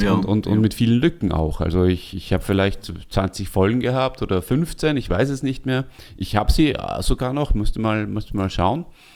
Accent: Salzburg, Austria; Und wir beide als Salzburger lebten natürlich und lebten, in meinem Fall lebten, weil ich ja nicht mehr in Salzburg wohne, an der deutschen Grenze.

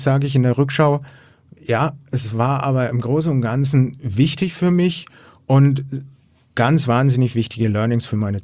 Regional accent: Bavaria, Germany; Ich bin ja aus Franken, besuche in Hamburg und bin jetzt Tourist in Hamburg

